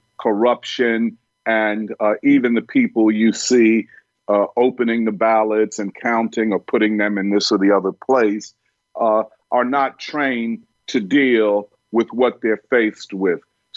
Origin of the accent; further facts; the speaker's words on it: Philadelphia, Pennsylvania, United States; I'm from Philadelphia in this hotbed now of mail-in ballots